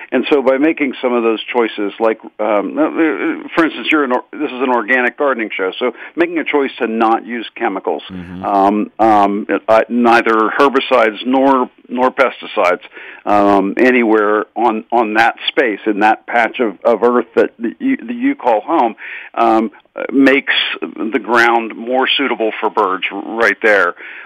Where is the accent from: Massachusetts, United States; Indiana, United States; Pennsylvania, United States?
Pennsylvania, United States; Pittsburgh; I grew up in Squirrel Hill in the east end of Pittsburgh, and all I remember from my youth was my mother feeding the birds